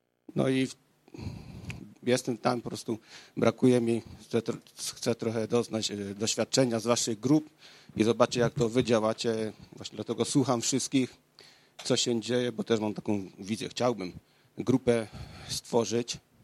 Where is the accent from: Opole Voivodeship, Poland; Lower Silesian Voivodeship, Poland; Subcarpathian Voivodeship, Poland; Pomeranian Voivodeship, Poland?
Opole Voivodeship, Poland; Opole; ja jestem z Opola.